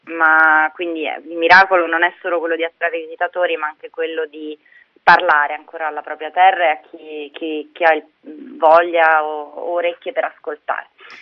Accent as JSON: {"language": "Italian", "town": "Rome", "region": "Lazio", "country": "Italy", "lives_now": "Salento, Italy", "said": "io vengo da Roma e ho scelto il Salento"}